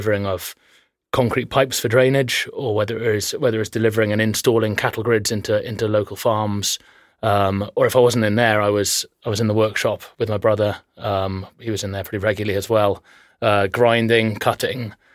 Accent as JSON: {"language": "English", "town": "Church Stretton", "region": "West Midlands", "country": "United Kingdom", "tie": "born or raised there", "also_born_or_lived": "Shrewsbury", "said": "Yeah, I was born in Shrewsbury Hospital in 1981 and lived on a farm out near Church Stretton, a place called Walk Mills."}